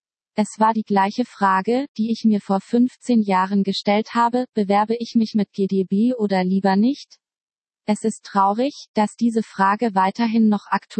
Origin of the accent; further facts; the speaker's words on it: Germany; born there; moved away; Ich hätte ja genug Nachteile als Ausländerin. Ich bin gebürtige Deutsche